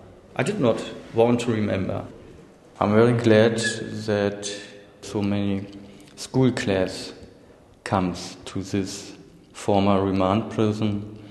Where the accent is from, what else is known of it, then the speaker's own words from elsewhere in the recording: Berlin, Germany; I grew up in East Berlin, in the shadow of the wall, in the district of Prenzlauer Berg.